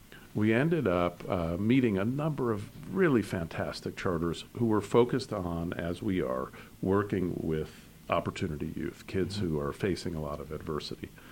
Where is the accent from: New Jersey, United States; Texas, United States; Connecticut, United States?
Connecticut, United States; New Haven; You know, I'm originally from Connecticut. I grew up in New Haven, which was kind of a tough town.